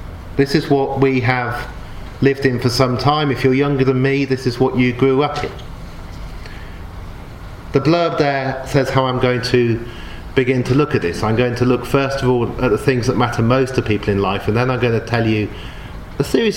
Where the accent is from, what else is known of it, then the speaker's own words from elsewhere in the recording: Oxford, South East England, United Kingdom; also born or lived in Newcastle / Leeds; I thought when I was growing up in Oxford I was living in the most divided city, and then I moved to Newcastle and I was told it's very divided. Later on I was in Leeds